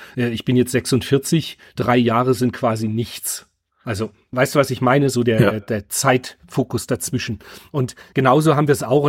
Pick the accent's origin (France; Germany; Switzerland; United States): Germany; Ich bin halt in der DDR groß geworden.